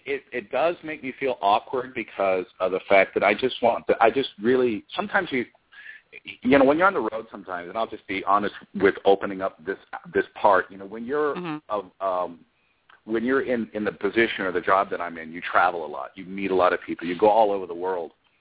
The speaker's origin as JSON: {"language": "English", "region": "California", "country": "United States", "tie": "born or raised there", "said": "My culture is Hawaiian. I was raised in California, so I have kind of a surfer kind of Hawaiian kind of California."}